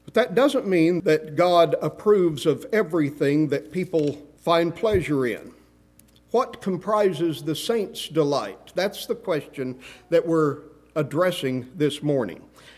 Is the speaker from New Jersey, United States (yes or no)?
no; Muleshoe, Texas, United States; I grew up in Muleshoe Primitive Baptist Church in Muleshoe, Texas.